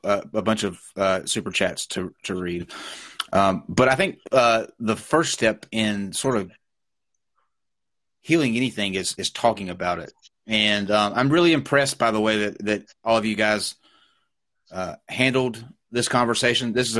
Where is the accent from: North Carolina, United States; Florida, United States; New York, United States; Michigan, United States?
North Carolina, United States; I'm from North Carolina, which is in the South, right?